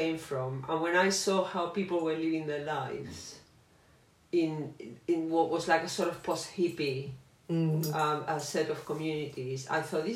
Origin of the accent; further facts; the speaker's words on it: South West England, United Kingdom; we were better prepared because we came from Cornwall